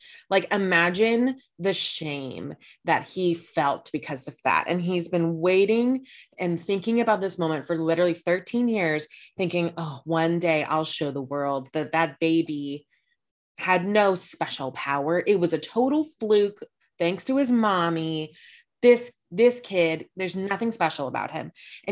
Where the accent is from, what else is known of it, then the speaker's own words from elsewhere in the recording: the South, United States; As a Southerner, I am not surprised.